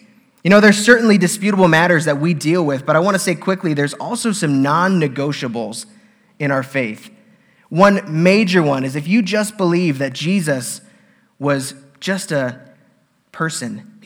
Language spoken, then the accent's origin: English; Alaska, United States; now in La Salle, United States; even though I'm from Alaska. I really have no business being here.